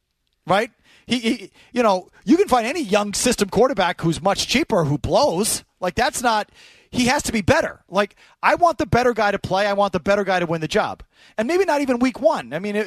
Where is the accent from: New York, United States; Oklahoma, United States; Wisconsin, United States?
Wisconsin, United States; Milwaukee; Hey, I'm from Milwaukee.